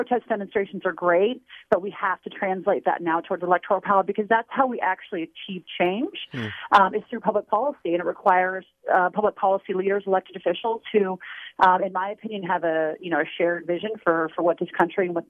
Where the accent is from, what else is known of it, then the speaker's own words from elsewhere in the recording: California, United States; I come from a more rural part of the state, born and raised in Sierra Nevada, and very conservative part of California.